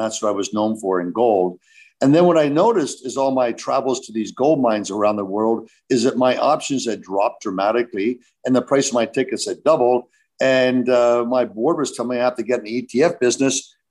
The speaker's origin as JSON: {"language": "English", "town": "Toronto", "region": "Ontario", "country": "Canada", "tie": "born or raised there", "moved": "yes", "lives_now": "Texas, United States", "said": "I am a Texan. That means I say y'all come back A. I was born in Canada and moved down to Texas 30 years ago. And now I'm a dual citizen, American-Canadian, and I love it living in Texas"}